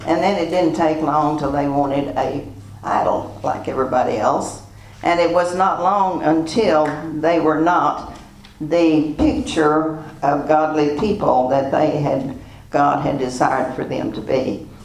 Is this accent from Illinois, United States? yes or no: no; Texas, United States; now in Central Texas, United States; Have you ever tried to grow anything in Central Texas? I came from the High Plains where we probably had 3 feet of dirt.